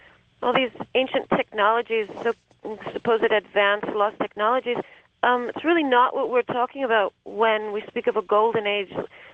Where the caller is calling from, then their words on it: North Hollywood, California, United States; I'm calling from North Hollywood.